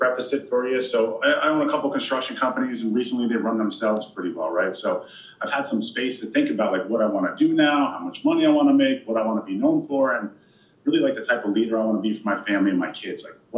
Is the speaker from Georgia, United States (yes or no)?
no; Long Island, New York, United States; from Long Island.